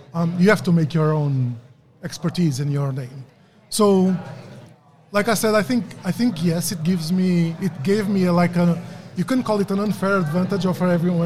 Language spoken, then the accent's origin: English; Portugal; English is a second language; I'm Portuguese native from Portugal.